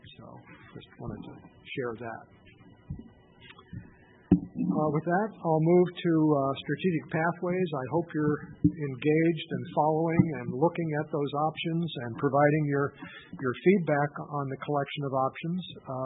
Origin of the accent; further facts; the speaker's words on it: Fairbanks, Alaska, United States; I guess I was born and raised in Fairbanks, so I know Fairbanks very well.